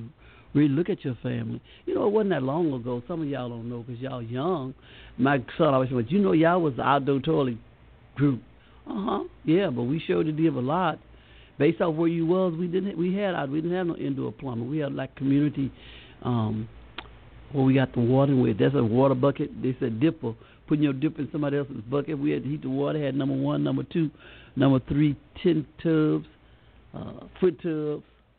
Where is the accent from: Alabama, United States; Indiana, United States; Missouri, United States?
Alabama, United States; Montgomery; born there; I remember in Montgomery, when I was born on McGowan Street